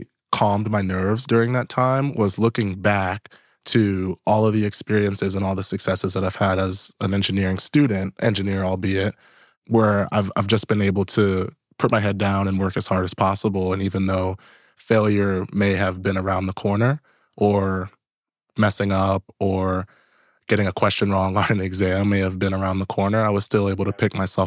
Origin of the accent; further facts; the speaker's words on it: Virginia, United States; now in Seattle, United States; And I grew up in Virginia.